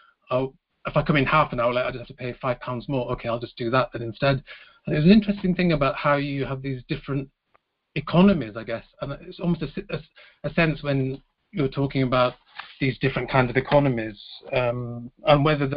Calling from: London, United Kingdom; I'm calling from London, England. I'm in London at the moment.

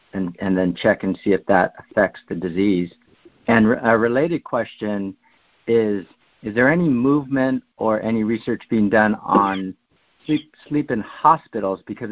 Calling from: Cupertino, California, United States; I'm calling in from Cupertino, California.

